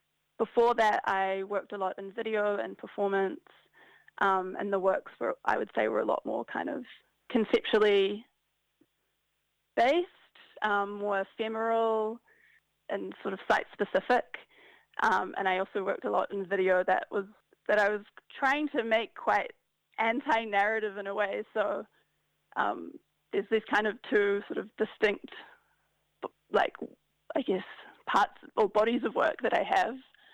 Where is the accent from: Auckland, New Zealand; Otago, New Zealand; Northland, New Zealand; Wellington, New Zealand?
Auckland, New Zealand; I'm a painter from Auckland